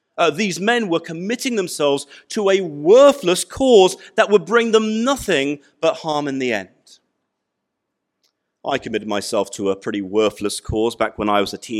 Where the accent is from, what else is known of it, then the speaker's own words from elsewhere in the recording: United Kingdom; They knew that the streets in my hometown back in the UK, they weren't that safe at that time of night.